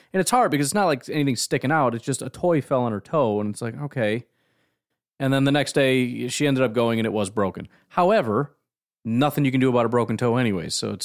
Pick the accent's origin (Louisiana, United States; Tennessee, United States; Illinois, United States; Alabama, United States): Illinois, United States; now in Wisconsin, United States; I grew up in Illinois, so I always thought that was a huge rivalry. And then I went to move to Wisconsin